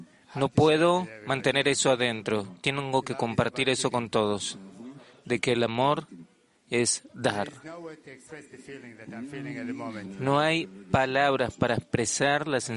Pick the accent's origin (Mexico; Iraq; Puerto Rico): Iraq; Spanish is a second language; also born or lived in Israel; now in Australia; soy de Australia, pero la verdad es que yo soy de Irak. Nací en Irak y me escapé por el antisemitismo. Llegué a Israel, a la tierra prometida